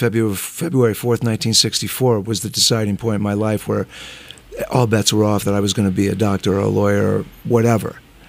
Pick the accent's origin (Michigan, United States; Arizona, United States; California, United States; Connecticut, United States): Connecticut, United States; Fairfield; also born or lived in Seattle, United States; We moved there when it was in my sophomore year in high school.